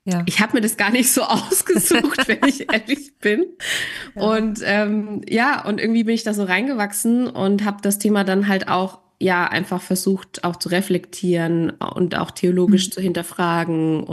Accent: Bavaria, Germany; Ich wohne tatsächlich nicht mehr in Kassel. Ich wohne in Franken, also so zwischen Nürnberg und Würzburg in meiner Heimat.

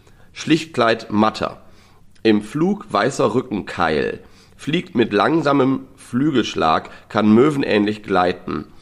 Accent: Lower Saxony, Germany; born or raised there

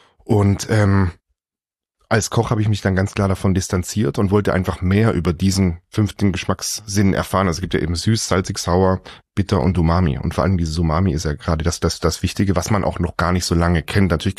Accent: Singen, Baden-Württemberg, Germany; ich bin in Singen zur Schule gegangen, Singen im Hundwil.

